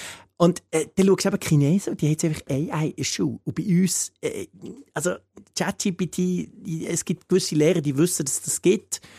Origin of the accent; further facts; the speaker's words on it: Ostermundigen, Bern, Switzerland; ich komme ja aus Ostermundigen, das ist eine Gemeinde, 17'000 Einwohner, direkt angrenzend an Bern.